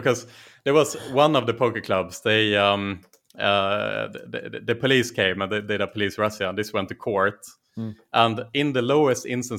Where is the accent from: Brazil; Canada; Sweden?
Sweden; Västra Götaland; So I'm just outside of Gothenburg, the second biggest city in Sweden, on the west coast. That's where the nice people live.